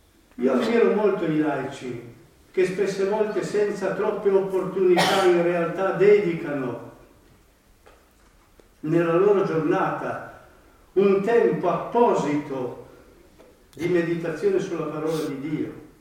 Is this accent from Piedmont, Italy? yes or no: yes; Boves, Piedmont, Italy; tra l'altro io sono di Boves, ma ho visto che di miei concittadini ce n'erano almeno 3 o 4